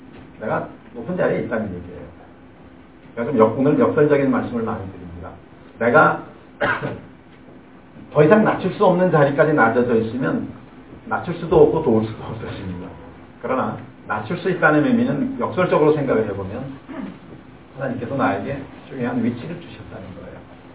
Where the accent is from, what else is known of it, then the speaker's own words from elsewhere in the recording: South Korea; now in United States; 우리는 여전히 한국 사람입니다.